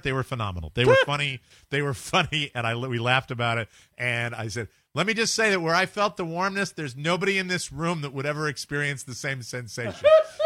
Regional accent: Ireland; I'm Irish.

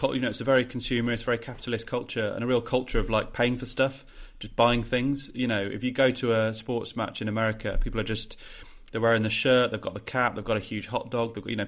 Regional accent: United Kingdom; sometimes easy as a Brit to be a bit disparaging of the Americans

